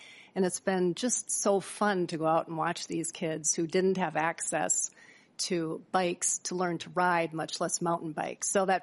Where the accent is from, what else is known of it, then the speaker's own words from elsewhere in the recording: Duluth, Minnesota, United States; I'm from Duluth, so I'm based in Duluth